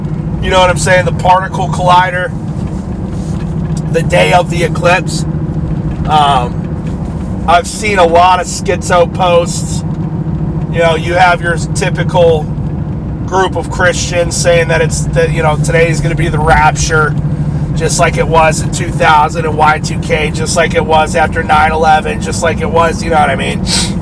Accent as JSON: {"language": "English", "town": "Erie", "region": "Pennsylvania", "country": "United States", "tie": "born or raised there", "said": "Like, my hometown, I guess, is full of people. Like, hotels are all booked. Restaurants are booked out. Cars lined up and down the street. Erie, Pennsylvania, they were telling the locals"}